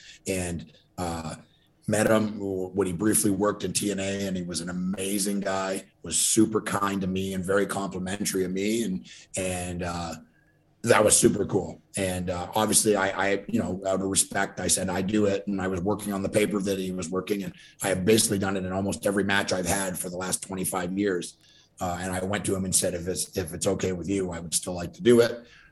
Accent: Ontario, Canada; So I lived, I grew up in Ontario, Canada, just across from Detroit.

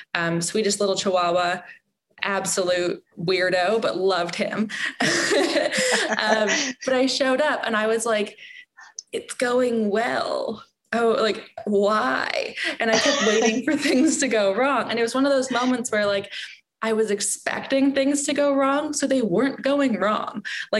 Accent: Toronto, Ontario, Canada; I grew up in Toronto

